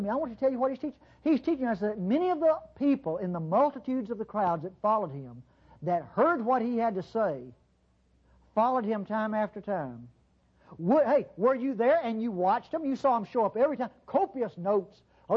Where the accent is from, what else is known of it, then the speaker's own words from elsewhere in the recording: Clinton, Mississippi, United States; I grew up in Clinton, Mississippi. That's a little town, about 5,000, that's about 10 miles west of Jackson, Mississippi, which is the capital state.